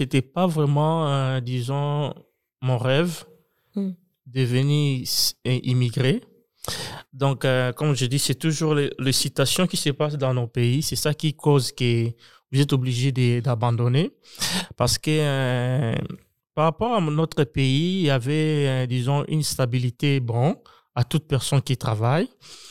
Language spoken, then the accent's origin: French; Angola; now in United States; C'était en 2013 que j'ai eu ce problème et j'ai quitté l'Angola en 2015.